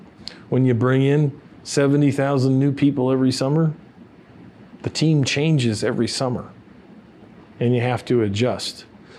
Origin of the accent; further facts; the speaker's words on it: Chicago, Illinois, United States; I grew up in Chicago, and I tell them about myself.